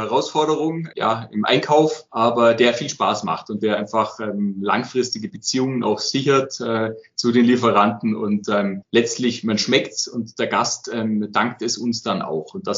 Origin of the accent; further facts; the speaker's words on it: Bavaria, Germany; Es ist einfach sowas von schön bei uns im Allgäu.